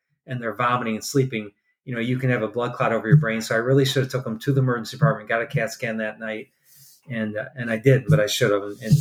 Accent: Toledo, Ohio, United States; we grew up in the Toledo area and our whole family was here. So for us to move away 7 hours to Rochester, New York by ourselves was a big deal.

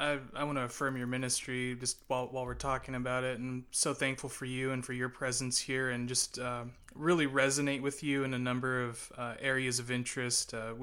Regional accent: Washington, United States; so I grew up here in Grays Harbor. I actually grew up attending the church that I'm now serving

